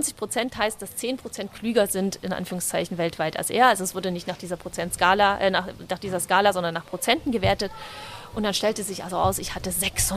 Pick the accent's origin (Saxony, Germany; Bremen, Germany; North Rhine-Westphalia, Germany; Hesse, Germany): Saxony, Germany; accent: Saxon; Da habe ich mit meinem schönen sächsischen Akzent gesagt